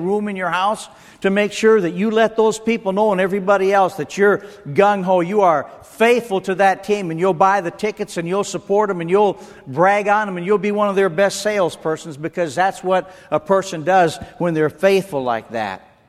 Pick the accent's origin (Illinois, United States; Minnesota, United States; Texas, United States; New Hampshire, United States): Minnesota, United States; now in Mississippi, United States; You know, I moved down here over 26 years ago, and I was raised in Minnesota.